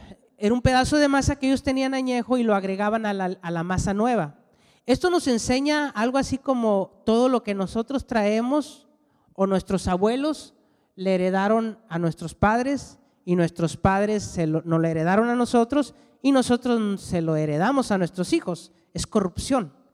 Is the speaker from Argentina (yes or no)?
no; northern Mexico, Mexico; Los que somos del norte de México lo conocemos como tortillas de harina.